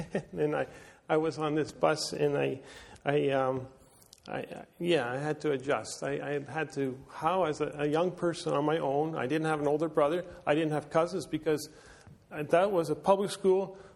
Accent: Canada; I was born in Canada. I'm thinking here. I want to. You can tell I'm not. Anyways, this is where I grew up

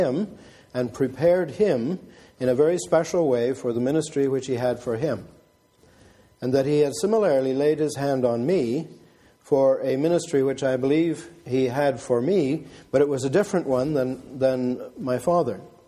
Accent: Zambia; also born or lived in Zimbabwe; I grew up in Africa, and a lot of my life was away from home at boarding school, first of all Sakeji, and then when I finished Sakeji in 51, 52 and 53 were spent in Chingola at a government high school there

